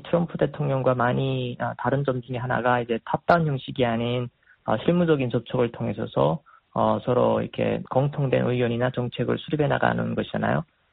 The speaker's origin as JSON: {"language": "Korean", "country": "North Korea", "lives_now": "United States", "said": "미국의 사는 탈북민으로서"}